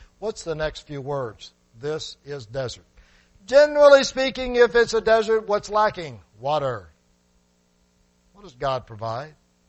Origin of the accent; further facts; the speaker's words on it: Plant City, Florida, United States; moved away; Well, I'm from Plant City. I haven't lived there for a long time, but I'm from Plant City.